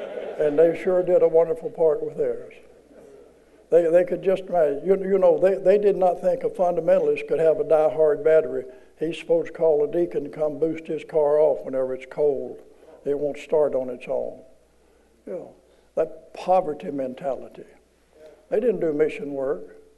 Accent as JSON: {"language": "English", "region": "Arkansas", "country": "United States", "tie": "born there", "said": "I was born in Arkansas. Give me a break."}